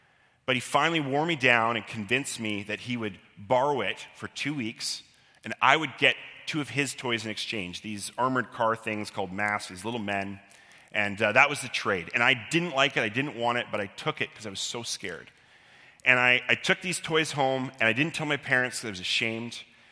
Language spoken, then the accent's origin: English; Victoria, British Columbia, Canada; I grew up in Victoria.